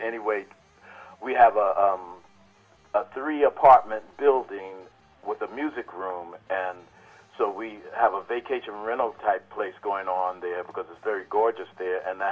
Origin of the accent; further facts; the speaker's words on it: New York, United States; also born or lived in New Jersey; I grew up in New York and New Jersey, and so a lot of those things are just like breathing.